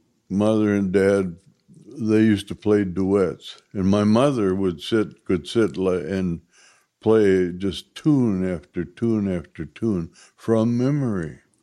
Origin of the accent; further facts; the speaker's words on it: Minneapolis, Minnesota, United States; Well, I'm from Minneapolis, Minnesota, and was born in 1934. Minneapolis is a truly Scandinavian town.